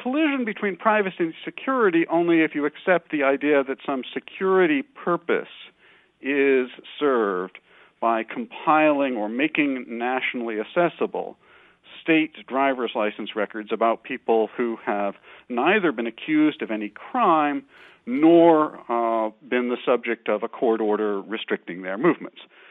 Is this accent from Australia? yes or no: no; California, United States; Now, for example, I'm from California.